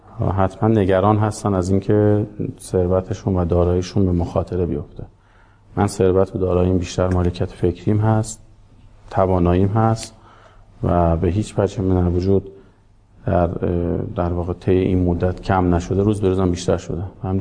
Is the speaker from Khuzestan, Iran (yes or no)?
yes; Ahvaz, Khuzestan, Iran; also born or lived in Tonekabon / Kerman; جنگ زده یعنی از اهواز کوچ کردیم به تونکابون شهسوار.